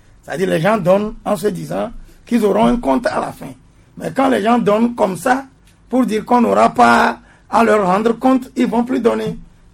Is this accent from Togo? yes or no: yes; Togo; accent: Togolese; Je crois que nous, notre accent, il est togolais, il est accessible à tous.